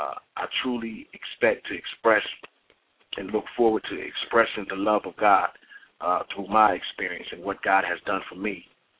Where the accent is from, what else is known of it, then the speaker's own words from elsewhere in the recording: Trenton, New Jersey, United States; here in New Jersey, Trenton, New Jersey, where I'm from, my hometown.